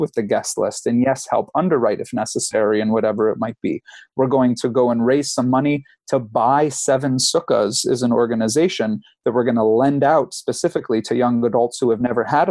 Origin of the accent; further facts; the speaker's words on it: Detroit, Michigan, United States; So I looked at my hometown of Metro Detroit